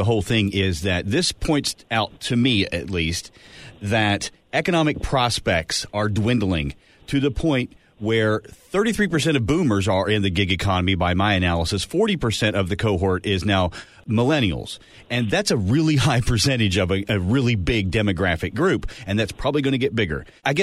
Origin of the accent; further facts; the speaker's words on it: St. Albans, West Virginia, United States; If you want to be one in my hometown of St. Albans, West Virginia, that has 12,000 people in it